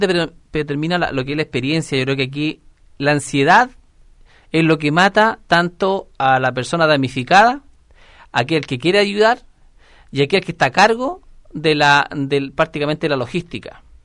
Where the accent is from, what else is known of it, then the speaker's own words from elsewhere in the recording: Chile; depende también de nosotros como chilenos